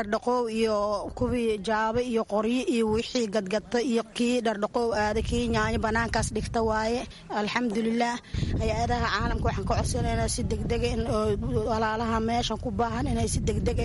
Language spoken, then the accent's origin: Somali; Baidoa, South West State, Somalia; ani waxaan ka soo barakacay ee Baydhabo